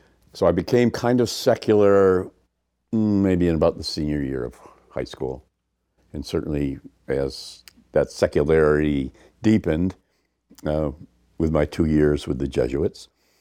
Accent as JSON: {"language": "English", "town": "Syracuse", "region": "New York", "country": "United States", "tie": "born there", "said": "Well, I was born in Syracuse. My parents were born in Syracuse. I come from an intact middle-class family."}